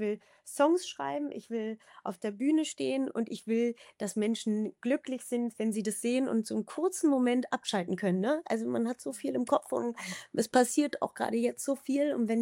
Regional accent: East Germany, Germany; Ich bin im Osten aufgewachsen

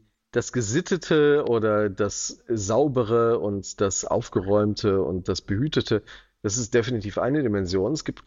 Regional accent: Basel, Basel-Stadt, Switzerland; ich habe meine Kindheit in der Schweiz verbracht, ich in Basel

